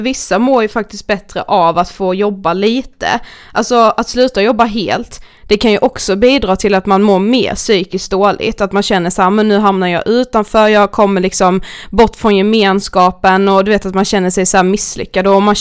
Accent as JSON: {"language": "Swedish", "town": "Karlshamn", "region": "Blekinge", "country": "Sweden", "tie": "born or raised there", "said": "men många jag känner hemma i Karlshamn, de kanske har satsat på något helt annat."}